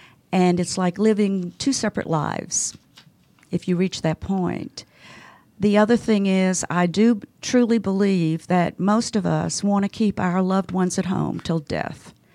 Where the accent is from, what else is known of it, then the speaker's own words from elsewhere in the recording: Atlanta, Georgia, United States; I was born in Atlanta, Georgia, graduated from Grady High School.